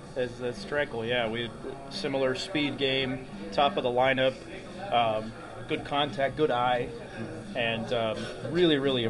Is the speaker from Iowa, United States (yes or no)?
no; San Francisco, California, United States; I grew up in San Francisco, Oakland area, cheering for the A's.